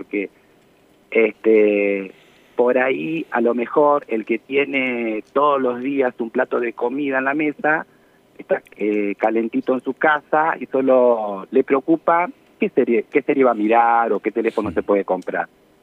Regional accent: Catriló, La Pampa, Argentina; born there; Yo nací acá en Catriló, sí.

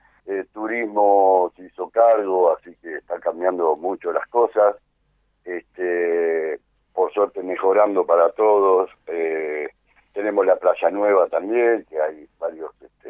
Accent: Escobar, Buenos Aires Province, Argentina; yo soy de Escobar, siempre me dediqué a los caballos

